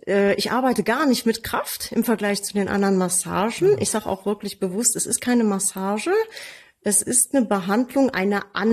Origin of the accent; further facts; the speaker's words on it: Cologne, North Rhine-Westphalia, Germany; ich bin ja Kölnerin